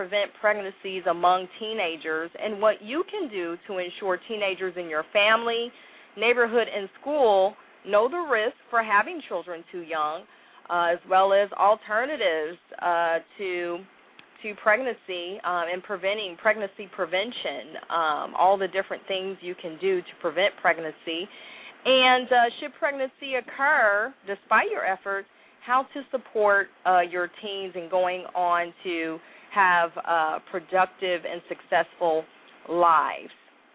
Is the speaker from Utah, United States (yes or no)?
no; Kansas City, Missouri, United States; I'm from Kansas City. Yeah, I'm from Kansas City, which is another Midwestern city, where it gets really, really hot.